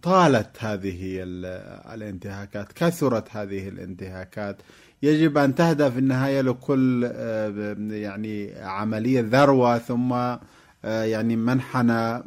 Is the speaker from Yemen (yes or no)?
yes; Yemen; لكني لم أدين هذه العملية باعتباري حتى يمني